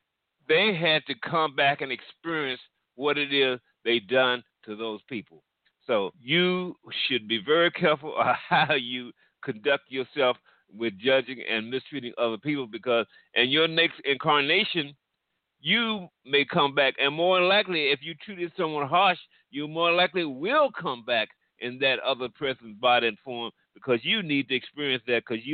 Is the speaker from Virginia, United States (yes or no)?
yes; Virginia, United States; now in Phoenix, United States; Now, I grew up in Southern Virginia. Now, I love Virginia. It's a beautiful place, and right now I'm living in Phoenix, but I do intend to have a home in Virginia Beach as well very shortly.